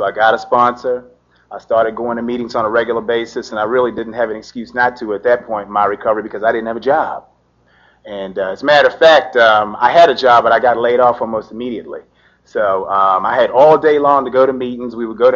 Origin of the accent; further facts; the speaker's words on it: Baltimore, Maryland, United States; I'm from Baltimore, Maryland. And, I think we're one of the pioneer areas of recovery in the United States, and we're real proud of that.